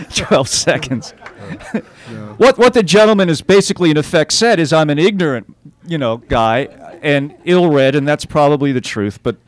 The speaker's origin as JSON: {"language": "English", "town": "Staten Island", "region": "New York", "country": "United States", "tie": "born there", "said": "But I was born in New York, born on Staten Island, just where the you know, principal of this story is born. Lived and worked in New York."}